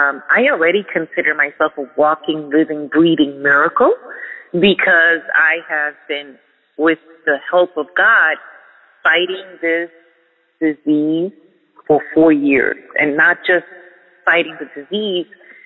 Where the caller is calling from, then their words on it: New Jersey, United States; I'm calling you from New Jersey.